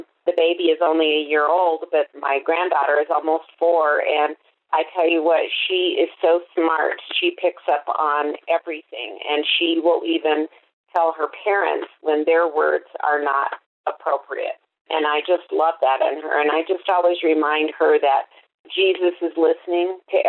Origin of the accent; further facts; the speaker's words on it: Albuquerque, New Mexico, United States; I'm from Albuquerque, New Mexico.